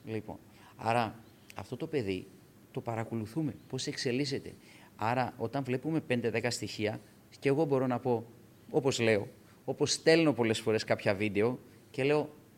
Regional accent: Thessaloniki, Central Macedonia, Greece; Εγώ είμαι Θεσσαλονικιός

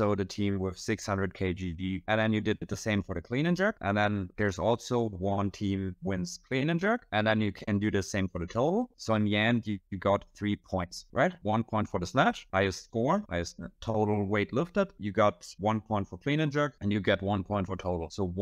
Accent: Germany; English is a second language; I'm 30 years old. I'm from Germany.

